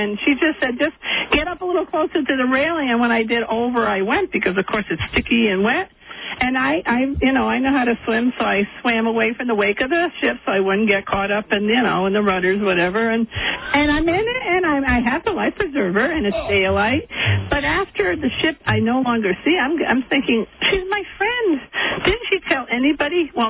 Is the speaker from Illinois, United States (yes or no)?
no; Connecticut, United States; Well, I grew up in Connecticut, so compared to Connecticut, this is the sticks.